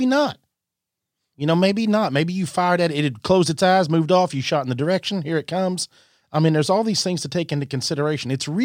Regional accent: Indiana, United States; I've since sold that property and hunt in my home state of Indiana.

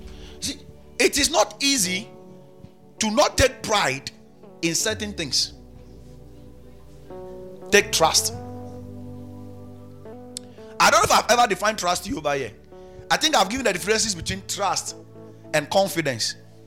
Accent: Sifiamoya, Ghana; See, if we take some of you to my hometown, okay, where I grew up, Sifiamoya, the clinic over there

